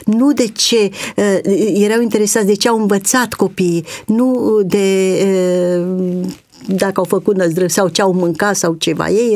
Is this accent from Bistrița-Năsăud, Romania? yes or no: yes; Rebra, Bistrița-Năsăud, Romania; moved away; vin din Bistrița Năsăud, de lângă Năsăud, din comuna Rebra, iar în 1975 am fost adoptată de Ținutul Dobrogea și de atunci sunt dobrogeancă.